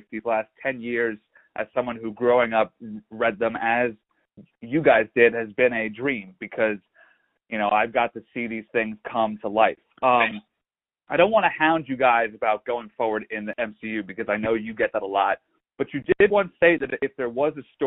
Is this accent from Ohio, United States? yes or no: no; New Jersey, United States; Well, I'm from New Jersey.